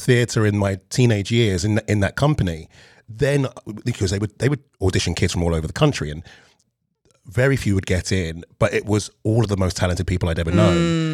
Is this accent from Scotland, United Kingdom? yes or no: no; London, United Kingdom; I grew up in South London. It's like probably what's equivalent. It's like, I don't know, the Bronx of London.